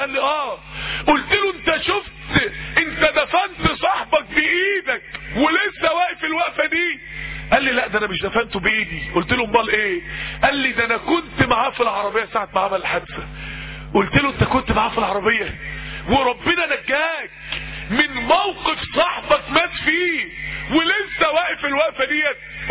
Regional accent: Mansoura, Dakahlia, Egypt; لما احد الشباب عندنا في المنصورة

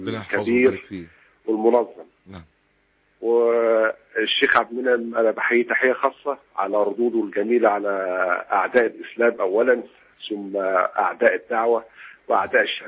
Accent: Giza, Giza Governorate, Egypt; انا من الجيزه شيخ، بس بحب مشايخ اسكندريه جدا.

